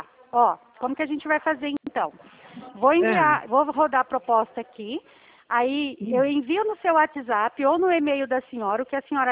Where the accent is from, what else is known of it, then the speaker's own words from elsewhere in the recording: Santo Inácio, Paraná, Brazil; Eu sou paranaense também, ali da região de Maringá. Sou de Santo Inácio.